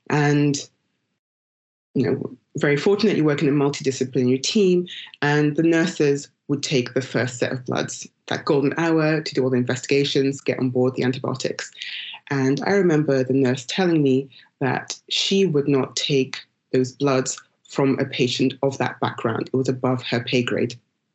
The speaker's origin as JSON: {"language": "English", "country": "United Kingdom", "tie": "born or raised there", "said": "so I'm African-British, my parents are African, I'm British by virtue of being born here and having spent the majority of my life here."}